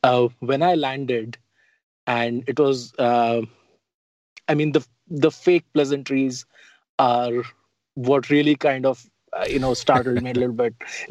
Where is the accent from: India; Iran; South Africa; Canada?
India; Delhi; now in United States; I grew up in Old Delhi, which is the walled city, the old city.